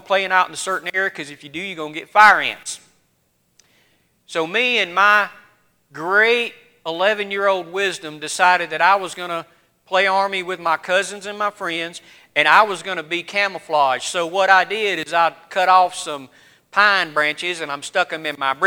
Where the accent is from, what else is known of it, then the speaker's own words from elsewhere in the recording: the South, United States; growing up in the South, me and my brothers and my cousins and my neighbors, we liked to play army.